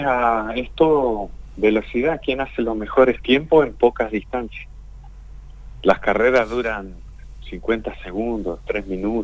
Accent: Neuquén, Argentina; born there; Yo soy nacido acá en Neuquén Capital y vivo en Neuquén Capital.

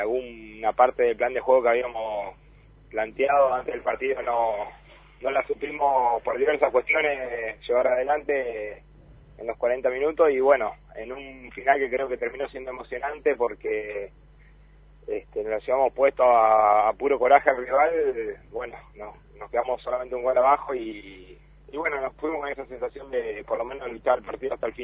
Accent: Argentina; Es origen catalán, pero bueno, ya somos todos argentinos.

